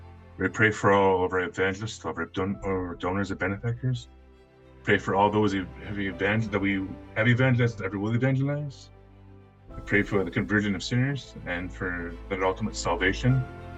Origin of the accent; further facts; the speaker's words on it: Michigan, United States; Maybe I kind of like Wolverine as a kid, you know, kind of like maybe because I'm from Michigan and there was like a parallel of like I kind of subconsciously associate with Michigan Wolverines.